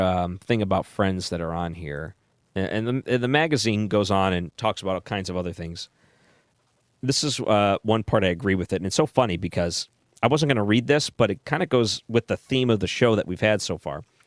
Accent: Michigan, United States; I think about my own case. I grew up in Michigan.

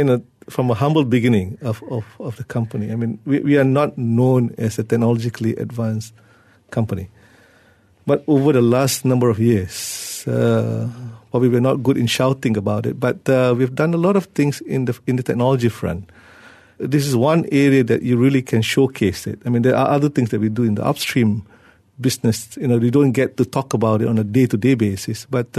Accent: Malaysia; as a Malaysian

